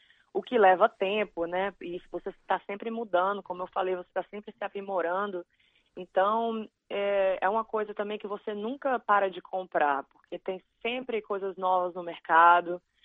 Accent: Brazil; eu sou brasileira e eu sou a única aqui fazendo esse estilo de música

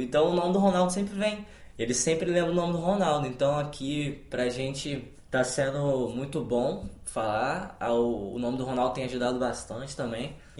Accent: Cabo Frio, Rio de Janeiro, Brazil; Sou do Rio de Janeiro.

